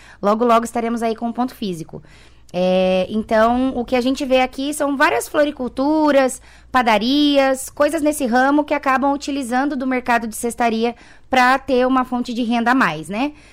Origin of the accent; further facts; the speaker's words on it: São Paulo, Brazil; now in Cascavel, Brazil; porque nós somos de São Paulo, e lá em São Paulo é uma coisa muito comum, cesta de café da manhã.